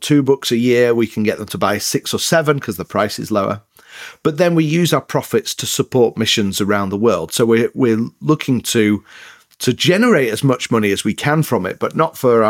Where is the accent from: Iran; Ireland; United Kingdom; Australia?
United Kingdom; England; accent: northern English; now in United States; moved back to another place in the north of England. So my accent is a bit, well, it's northern, but it's a bit mixed up. But then we moved to the States just over 4 years ago, and I'm trying to keep my English accent.